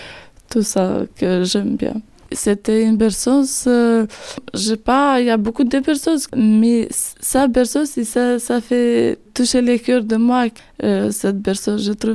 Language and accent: French; Albania; French is a second language; Je viens au pays d'Albanie